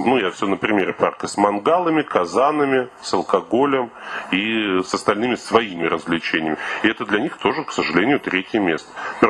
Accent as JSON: {"language": "Russian", "region": "Moscow", "country": "Russia", "said": "И что мы, как москвичи, как жители этого города, имеем на их право"}